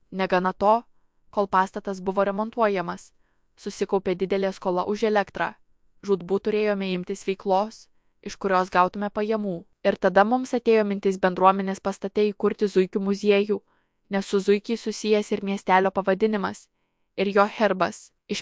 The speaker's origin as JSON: {"language": "Lithuanian", "region": "Suvalkija", "country": "Lithuania", "said": "Kadangi mes esame suvalkiečiai ir savo zuikių kairė dešinė nemėtome"}